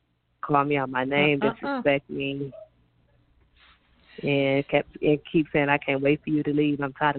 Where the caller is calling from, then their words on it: Detroit, Michigan, United States; I'm calling from Detroit, Michigan.